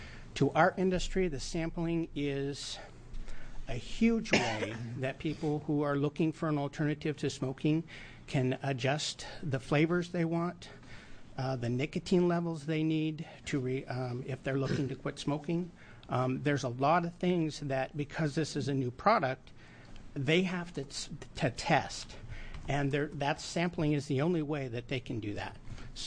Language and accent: English; Medford, Oregon, United States; I'm from Medford, Oregon, and I'm representing EC Blend. We are an e-liquid manufacturer there in Medford.